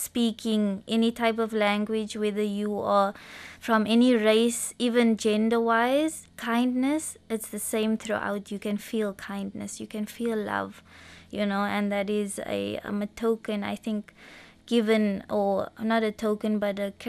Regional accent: Botswana; English is a second language; moved away as an adult; now in Oman; when I say I'm from Botswana, they say, where is Botswana?

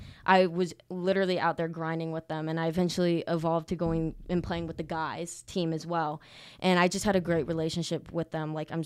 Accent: Fairhope, Alabama, United States; I am from Fairhope, Alabama. It is 45 minutes from Mobile, right across the bay.

